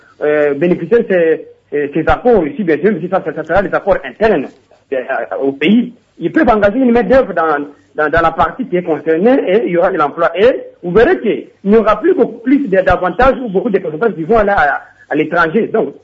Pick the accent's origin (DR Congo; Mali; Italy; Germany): DR Congo; Moi, je suis Congolais 100%.